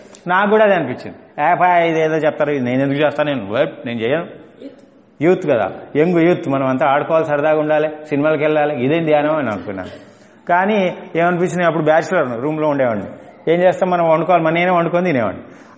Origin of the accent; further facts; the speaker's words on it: Hyderabad, Telangana, India; నేను హైదరాబాద్ నుంచి వచ్చాను.